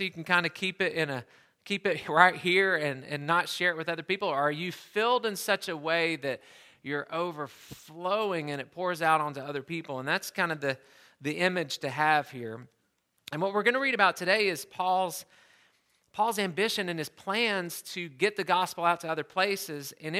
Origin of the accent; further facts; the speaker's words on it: the South, United States; I grew up in the South and just think, everybody everywhere has heard of Jesus.